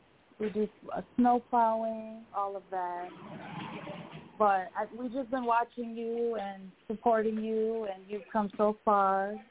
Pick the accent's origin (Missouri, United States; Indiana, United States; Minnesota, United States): Minnesota, United States; Minneapolis; I'm from Minneapolis. I have my own skincare line.